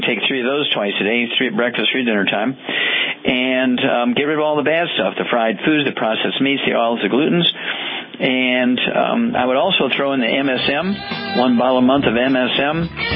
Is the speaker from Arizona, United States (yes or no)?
no; Missouri, United States; Let's go to my home state, Missouri.